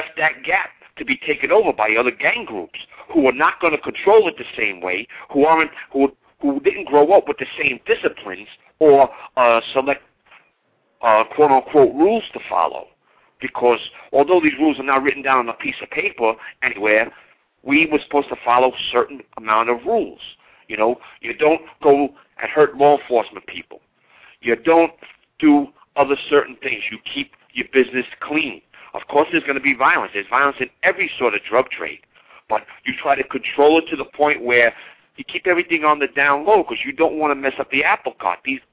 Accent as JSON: {"language": "English", "region": "New York", "country": "United States", "accent": "New York", "said": "The only thing I can't do is that I have an accent so everybody knows I'm from New York."}